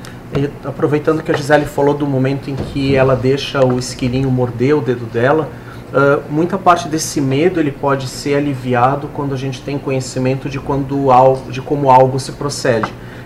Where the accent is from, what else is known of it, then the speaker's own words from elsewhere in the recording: Rio Grande do Sul, Brazil; Eu lembro quando era criança, lá no Rio Grande do Sul, chamavam as mariposas de bruxas.